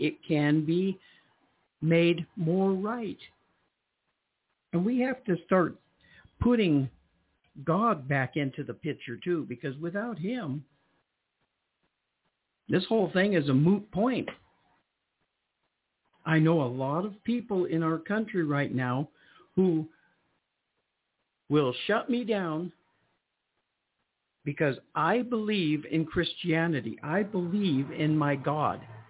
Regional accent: United States; born there; I was born here in the United States. My dad was born here in the United States.

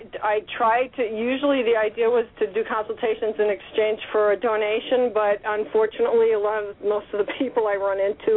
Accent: New York City, New York, United States; Well, I'm 57. I grew up in New York City and was dragging stray kittens and puppies home since I was a little kid.

